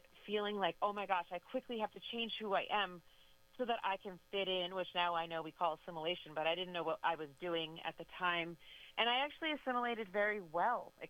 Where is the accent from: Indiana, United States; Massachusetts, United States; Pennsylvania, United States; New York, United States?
New York, United States; New York City; And I was born in Harlem and raised in New York City.